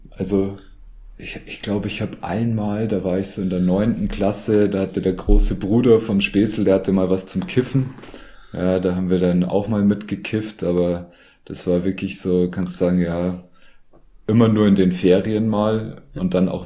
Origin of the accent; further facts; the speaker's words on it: Bavaria, Germany; accent: Lower Bavarian; von meinem niederbayerischen Dialekt